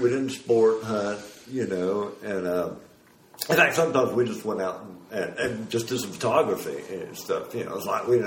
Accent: Del Rio, Texas, United States; born there; So I was born in Del Rio, Texas, on a U-2 spy base, as a matter of fact.

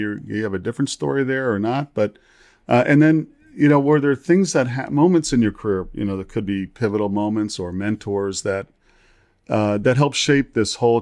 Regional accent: New Jersey, United States; now in my home state of Jersey

